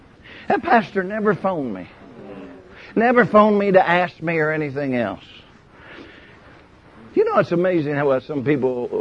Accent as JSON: {"language": "English", "region": "California", "country": "United States", "tie": "born or raised there", "said": "When the Lord told me to go back to California, I could not go back to my hometown."}